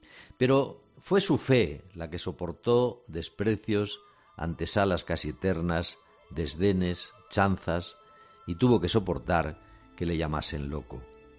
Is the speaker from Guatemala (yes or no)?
no; Aragon, Spain; Como aragonés, cuando oigo hablar de la cabezonería, no me sale el nombre de ningún baturro